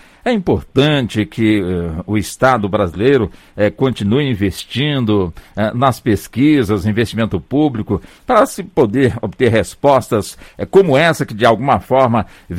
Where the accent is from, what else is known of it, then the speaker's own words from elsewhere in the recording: Brazil; como brasileiro, me sinto realmente orgulhoso da equipe